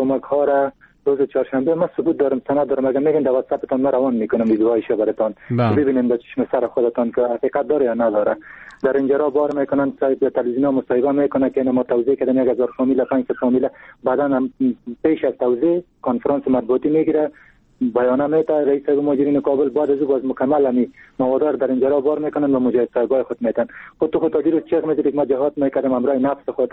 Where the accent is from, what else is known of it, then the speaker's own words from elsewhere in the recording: Afghanistan; ما خودم از پشتون هستم